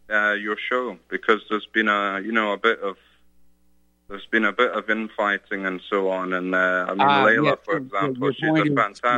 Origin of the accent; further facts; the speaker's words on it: United Kingdom; also born or lived in London; I am British myself, so, you know, it's a different experience when you're an expat. But we won't go into what's going on with Brexit. But when I was living in London